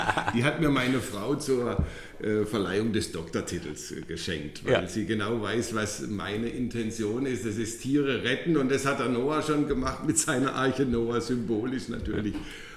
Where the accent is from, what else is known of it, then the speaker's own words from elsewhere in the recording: Baden-Württemberg, Germany; Ich komme ja aus dem Schwarzwald, das ist auch ein ganz schönes Mittelgebirge, für uns zumindest hier.